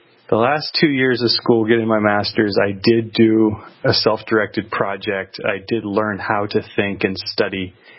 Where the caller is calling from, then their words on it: Philadelphia, Pennsylvania, United States; Hey, guys. I'm calling from Philadelphia.